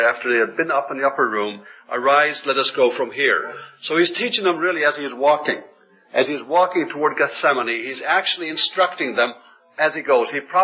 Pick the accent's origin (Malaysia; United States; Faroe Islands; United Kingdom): Faroe Islands; moved away; I'm not a native of this country. I was born and raised in the Faroe Islands.